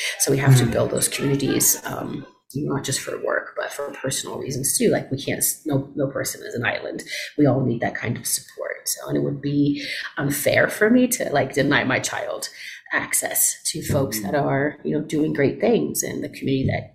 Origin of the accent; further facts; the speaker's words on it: Ohio, United States; also born or lived in New York; now in Denver, United States; A part of it also is I'm from New York, so the culture shock here has been, pretty. I want to say that I'm a New Yorker at heart. Like I am originally from Ohio, so I am a weird mix of nice and direct.